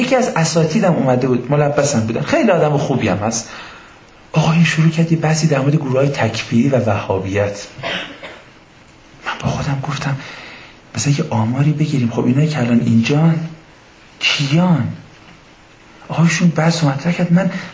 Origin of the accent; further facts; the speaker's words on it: Mashhad, Razavi Khorasan, Iran; من اهل مشهدم